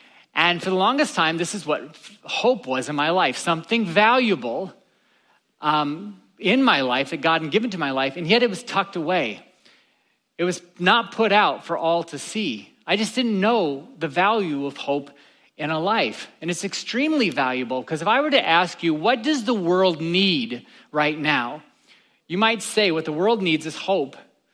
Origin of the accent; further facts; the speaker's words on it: Ohio, United States; I grew up in Ohio, so every spring we'd be like, oh, I hope the Cleveland Browns put a football team on the field.